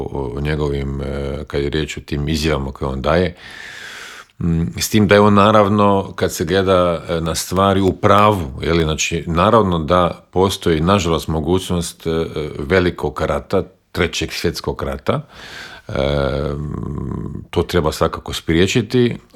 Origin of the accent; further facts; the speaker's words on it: Croatia; koliko puta ste čuli i kod nas u Hrvatskoj